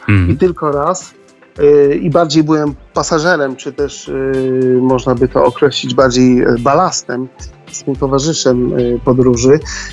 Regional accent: Subcarpathian Voivodeship, Poland; tylko jest bardziej regionalistą z kolei z Podkarpacia, skąd pochodzę

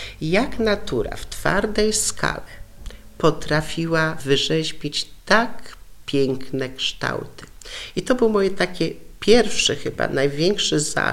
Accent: Roztocze, Poland; Roztocze, bo jestem roztoczanką, pochodzę z tych regionów

